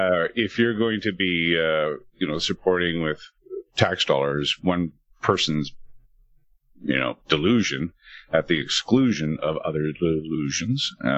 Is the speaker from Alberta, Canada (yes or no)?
no; British Columbia, Canada; Well, I'm from British Columbia, Canada.